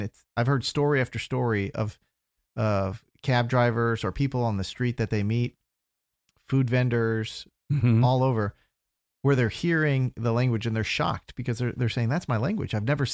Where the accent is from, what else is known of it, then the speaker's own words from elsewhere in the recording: Staples, Minnesota, United States; I grew up in a small town, 3,000 people in central Minnesota named Staples, Minnesota. So it's about an hour north of St. Cloud, 2 hours north of the Twin Cities in the middle.